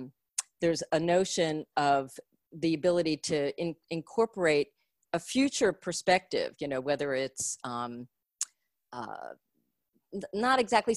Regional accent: Philadelphia, Pennsylvania, United States; born there; You know, I was born in Philadelphia.

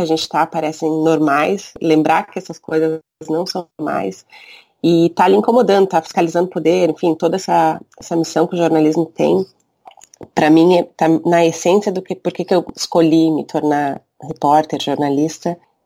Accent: Caxias do Sul, Rio Grande do Sul, Brazil; Eu sou de Caxias do Sul, que é interior do Rio Grande do Sul.

